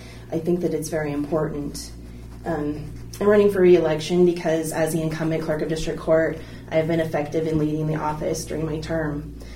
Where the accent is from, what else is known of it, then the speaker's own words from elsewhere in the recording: Buffalo, Wyoming, United States; Well, I grew up in Buffalo. I graduated from Buffalo High School and attended some college.